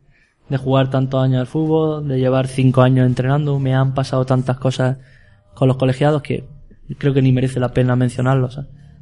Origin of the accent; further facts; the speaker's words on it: Cazorla, Andalusia, Spain; Yo soy de Cazorla personalmente